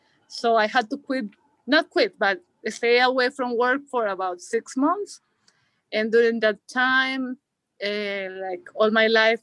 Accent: Antioquia, Colombia; now in Valdivia, Chile; I'm from Colombia, from a rural area close to Medellin. I went to school in Medellin.

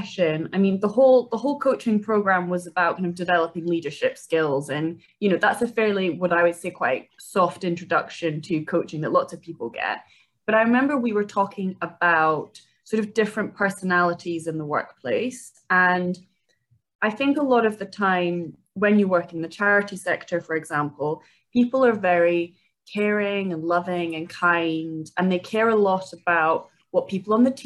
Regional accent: Edinburgh, Scotland, United Kingdom; accent: Scottish; I am from Edinburgh, which people always think I've got quite a funny accent, and I'm like, no, it's just Scottish. So I grew up in Edinburgh. I'm the youngest of three siblings

